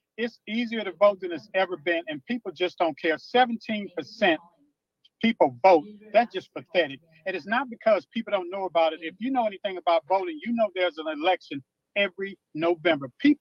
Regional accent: Houston, Texas, United States; I remember growing up in Houston

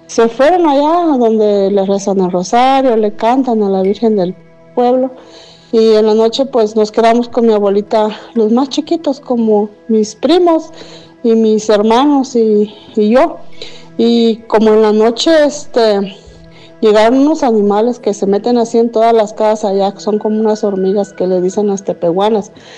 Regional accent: Talpa de Allende, Jalisco, Mexico; now in Colorado, United States; Soy originaria de Talpa de Allende, Jalisco, pero radico en Colorado.

